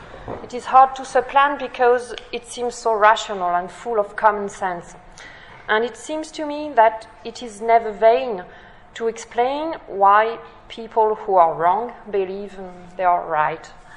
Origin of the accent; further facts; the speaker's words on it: France; accent: French; English is a second language; please excuse my poor English and my French accent.